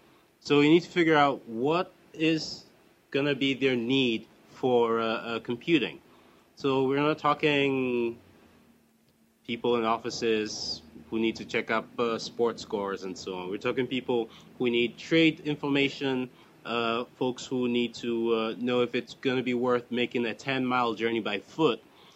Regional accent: Ghana; I'm from Ghana, and ever since I was a child, you have to go to the post office to check to see if you have mail.

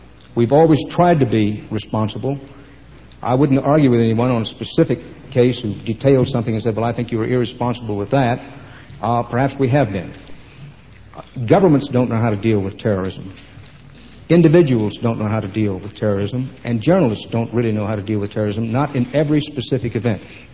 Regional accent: Texas, United States

